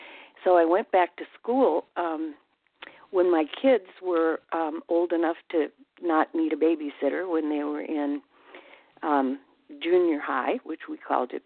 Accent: Minneapolis, Minnesota, United States; moved away as an adult; I came from Minneapolis, Minnesota to go to college at UCLA

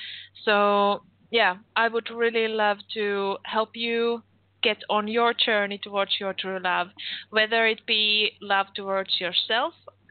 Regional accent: Vaasa, Ostrobothnia, Finland; they are living in my hometown, Vaasa, in Finland.

